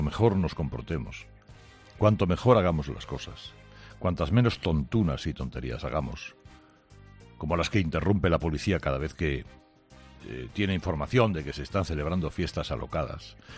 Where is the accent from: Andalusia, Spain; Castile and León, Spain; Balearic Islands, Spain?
Andalusia, Spain; Los únicos que bajan contagios y además ocupación hospitalaria prácticamente somos los andaluces.